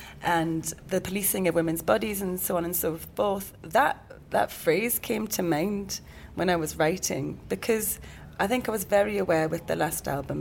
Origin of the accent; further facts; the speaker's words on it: North East England, United Kingdom; Mate, I'm half Pakistani, half Geordie.